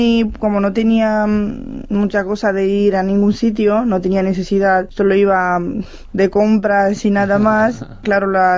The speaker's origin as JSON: {"language": "Spanish", "country": "Romania", "second_language": "Spanish", "said": "por la cosa que somos rumanos"}